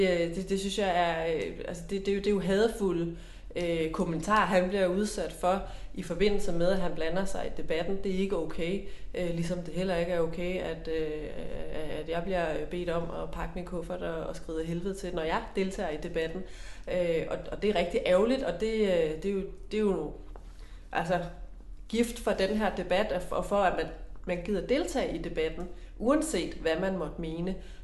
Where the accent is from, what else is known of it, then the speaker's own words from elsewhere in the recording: Aalborg, North Denmark Region, Denmark; Så jo, jeg er fra Aalborg